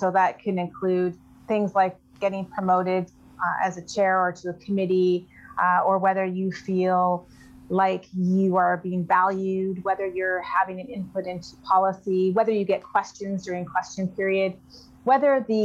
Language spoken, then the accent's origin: English; Vancouver, British Columbia, Canada; born there; I was born in Vancouver.